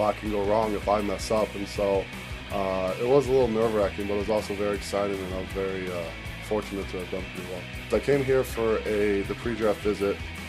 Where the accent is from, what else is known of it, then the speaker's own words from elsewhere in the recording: Chicago Heights, Illinois, United States; I grew up in Chicago Heights, Illinois. It's about 30 minutes south of the city.